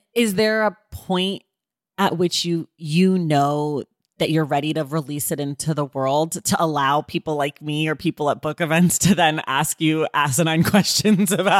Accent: California, United States; It's so interesting because I'm a Californian and my first time ever reading Joan Didion was The Year of Magical Thinking.

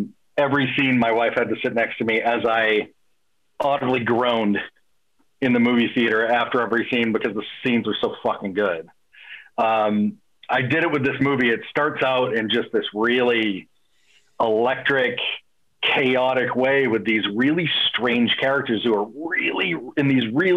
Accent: Boston, Massachusetts, United States; but I'm not comfortable because I'm from Boston, that I have to kind of.

